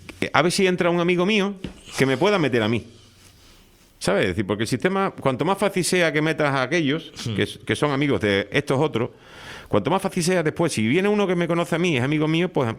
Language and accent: Spanish; Spain; que somos los españoles